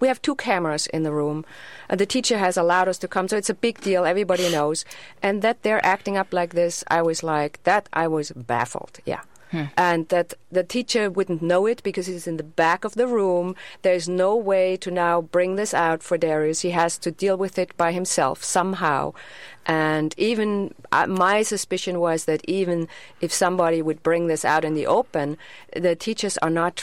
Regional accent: Germany; moved away as an adult; now in United States; I was born in Germany. I raised there. I came 33 years ago to this country. By then I was 27.

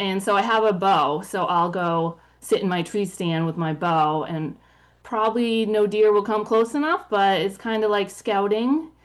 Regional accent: Machias, Maine, United States; I grew up in Machias and seemed like everyone else I knew deer hunted, but my folks didn't.

